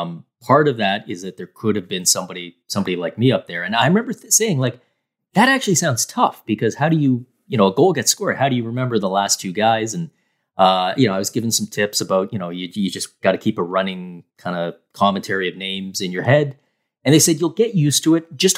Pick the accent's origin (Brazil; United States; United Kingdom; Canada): Canada; you and I growing up in Canada